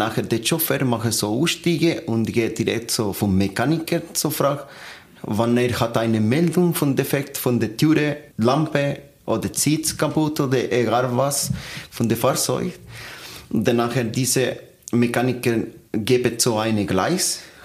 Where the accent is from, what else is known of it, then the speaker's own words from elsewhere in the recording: Chile; German is a second language; ich komme von Chile, ich habe 7 Jahre so im VBC Arbeit.